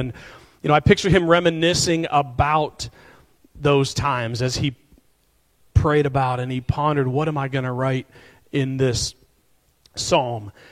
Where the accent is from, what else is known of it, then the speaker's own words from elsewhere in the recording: Vernon, Ohio, United States; So if you guys put that up, this is Vernon, Ohio. I know y'all think I'm from Kinsman. That's up north. That doesn't even, you know, Vernon barely shows up on the map.